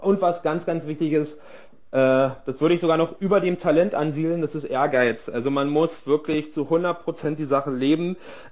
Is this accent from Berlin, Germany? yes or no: yes; Berlin, Germany; Und danach habe ich dann angefangen, wieder nach Berlin zu gehen, meiner Heimat, zu meiner Familie